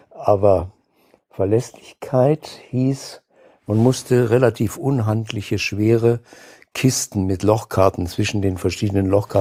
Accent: Saarbrücken, Saarland, Germany; Und ein paar Wochen davon machte ich bei der Sparkasse meiner Heimatstadt Saarbrücken.

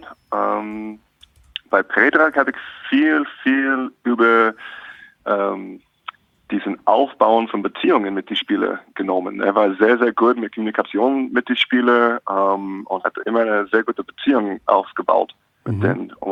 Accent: Alaska, United States; German is a second language; moved away as an adult; Ich bin in Alaska aufgewachsen

